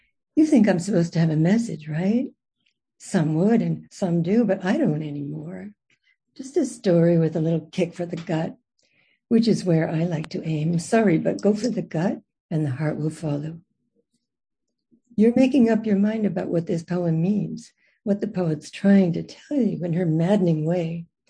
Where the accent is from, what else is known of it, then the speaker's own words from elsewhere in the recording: Canada; now in Astoria, United States; Therefore, not so wild and woolly if I'm Canadian.